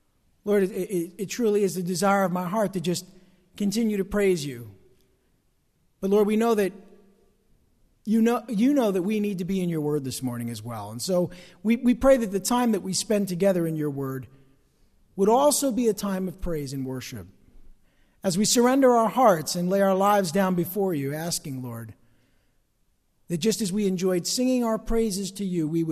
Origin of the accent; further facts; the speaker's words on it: East Rutherford, New Jersey, United States; I grew up in this area. I grew up over in East Rutherford.